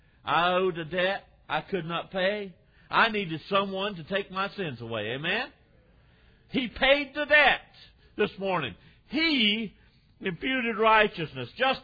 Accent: Virginia, United States; I was raised in the South, and I was around a lot of the problems with blacks and whites growing up.

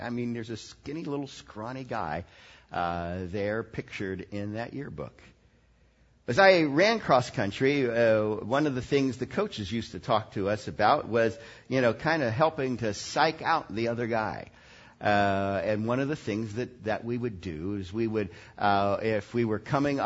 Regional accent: Lancaster, Ohio, United States; also born or lived in Logan, Ohio; I grew up in Lancaster, but then my parents moved for my last 3 years, and I went to Logan High.

